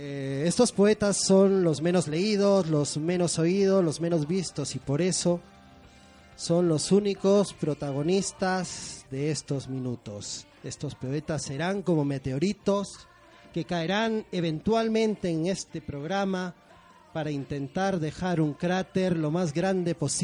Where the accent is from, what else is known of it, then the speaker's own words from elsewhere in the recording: Peru; no nací en los 60, pero soy peruano, nací en los 70.